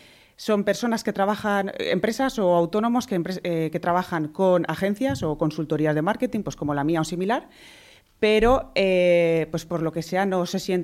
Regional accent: Sagunto, Valencian Community, Spain; Yo soy del puerto de Sagunto, de la zona de Sagunto, de Canet y demás, pero pues siempre he estado trabajando aquí en Valencia

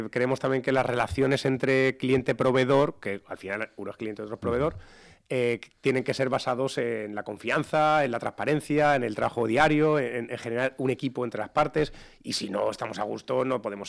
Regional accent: Toledo, Castilla-La Mancha, Spain; yo soy de Toledo, por lo tanto el Ayuntamiento de Toledo

